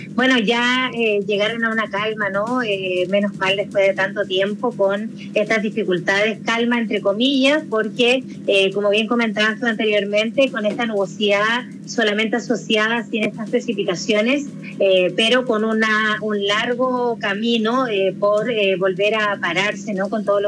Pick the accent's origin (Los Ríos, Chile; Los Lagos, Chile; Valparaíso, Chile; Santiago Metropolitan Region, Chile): Valparaíso, Chile; Bueno, yo soy de Valparaíso también.